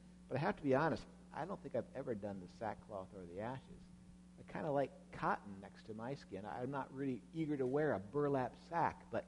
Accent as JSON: {"language": "English", "region": "Minnesota", "country": "United States", "said": "all sorts of chaos here in the country of the United States and even in my home state of Minnesota."}